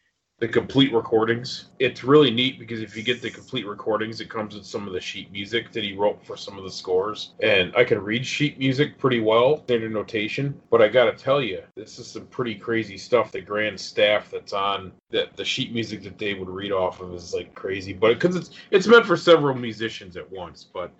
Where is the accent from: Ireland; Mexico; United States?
United States; New York; because I grew up in New York where it's always gray and cloudy and raining.